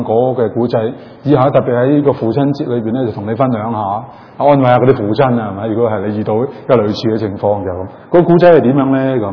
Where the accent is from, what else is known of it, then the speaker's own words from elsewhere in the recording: China; 等於我哋中國人啦